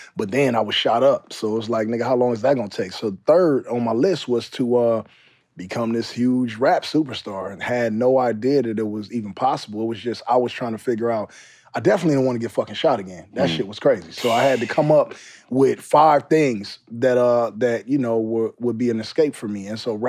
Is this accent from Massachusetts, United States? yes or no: no; Compton, California, United States; But I'm from Compton. So when I was doing my when I was recording, them niggas was thinking like I was on some New York freestyle shit.